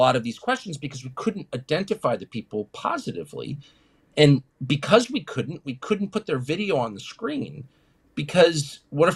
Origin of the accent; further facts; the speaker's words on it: Washington, United States; Of course, I'm from Washington, so I have been interested in it.